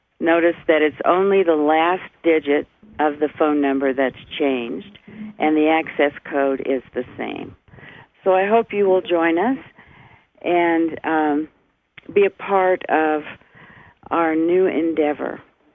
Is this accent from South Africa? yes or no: no; Flagstaff, Arizona, United States; from Flagstaff, Arizona.